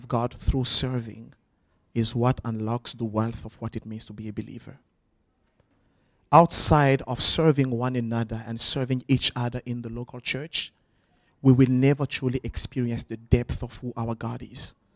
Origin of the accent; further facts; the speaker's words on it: DR Congo; moved away as an adult; now in South Africa; I was 19 when I was in the university back home. For those of you who don't know, I'm originally from the Congo DRC.